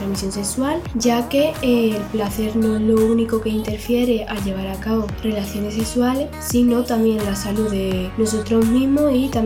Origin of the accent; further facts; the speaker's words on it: Dos Hermanas, Andalusia, Spain; tengo 16 años, vengo de Sevilla, concretamente dos hermanas